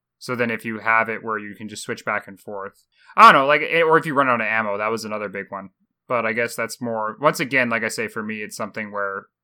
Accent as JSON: {"language": "English", "country": "Canada", "said": "I'm Canadian, but I don't say it that much."}